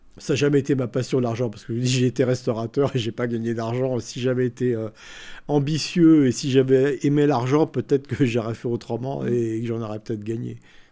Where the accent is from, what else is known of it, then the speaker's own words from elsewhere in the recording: Aubervilliers, Île-de-France, France; Moi, d'accord. j'ai été élevé à Aubervilliers, en région parisienne, dans le 93. Oui. Après, j'ai habité dans le 93...